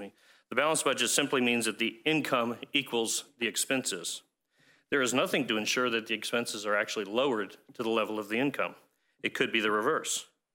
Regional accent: Newberry, Florida, United States; I'm from Newberry, Florida. I'm a 10-year city commissioner of a very small agricultural mining town on the western edge of Alachua County, population of about 8,500 people.

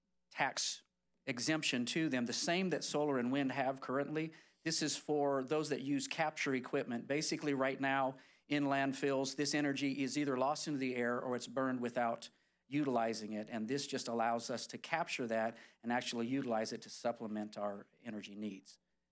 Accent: California, United States; born there; I was born in Southern California. We know the rolling brownouts that occur there

